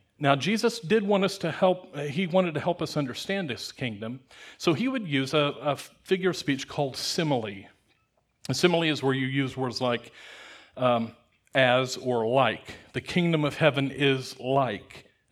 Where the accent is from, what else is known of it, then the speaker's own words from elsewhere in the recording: United States; Now, I grew up in America.